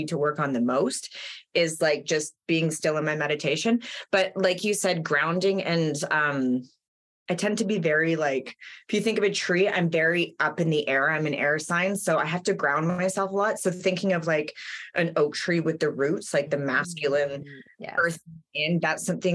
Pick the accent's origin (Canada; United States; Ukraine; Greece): Canada; Jasper, Alberta; now in Vancouver, Canada; like I'm from Jasper National Park